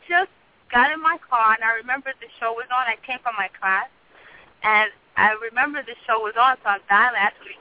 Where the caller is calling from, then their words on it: New Jersey, United States; I'm calling from New Jersey.